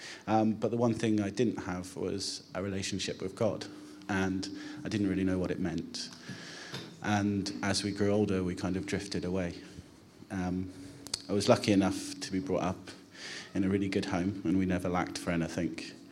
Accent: Hallacho, South West England, United Kingdom; I grew up in Hallacho, just down the road, and lived there with my mother, my brother, and my father. We went to church in High Littleton as a child.

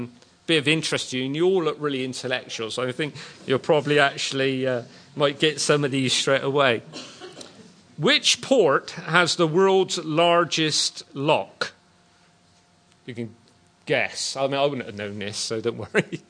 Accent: Bristol, South West England, United Kingdom; I probably got that pronounced wrong because I'm from Bedminster, but can't say anything foreign

